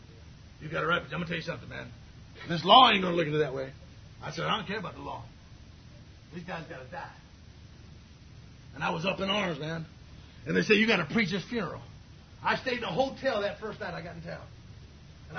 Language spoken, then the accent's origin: English; Riverside, California, United States